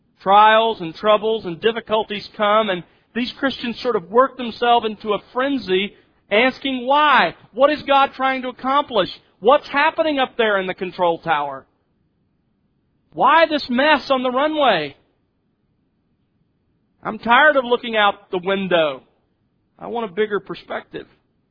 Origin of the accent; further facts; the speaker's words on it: Mobile, Alabama, United States; I grew up in Mobile, Alabama, home of the world-famous Mobile International Airport.